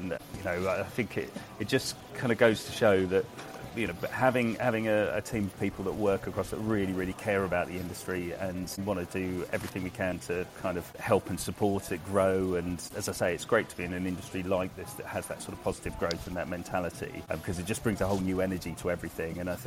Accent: London, United Kingdom; I'm from London originally myself

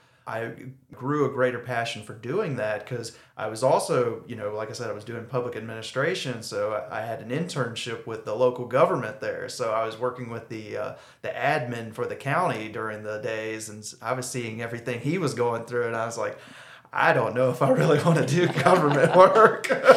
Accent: Alabama, United States; I went to the University of Alabama. I'm originally from Alabama myself.

